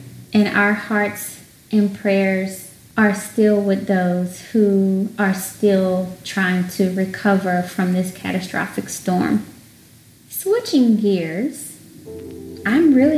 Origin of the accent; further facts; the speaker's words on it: Dallas, Texas, United States; Some of you may not know, but I was born and raised here in Dallas.